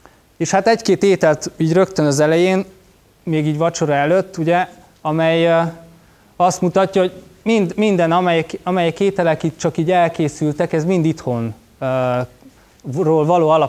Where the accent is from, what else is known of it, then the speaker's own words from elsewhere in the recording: Baranya, Hungary; ez a mecseknek az egyik domboldala, Baranyába készült a kép, Komlótól nem messze egyébként. Én ott nőttem föl, úgyhogy azért szoktam elég gyakran járni ezen a környéken.